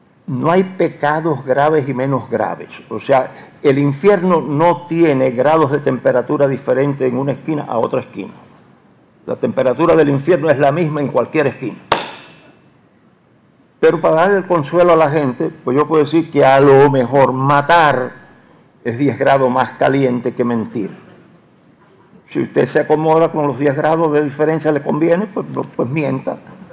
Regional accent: Puerto Rico; ¿Dejo de ser puertorriqueño para seguir siendo cristiano o dejo de ser cristiano para seguir siendo puertorriqueño?

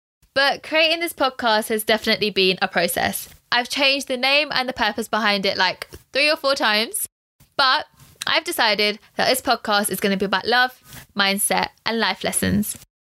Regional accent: United Kingdom; For me, being British Indian is great. I love that I have 2 cultures in within me.

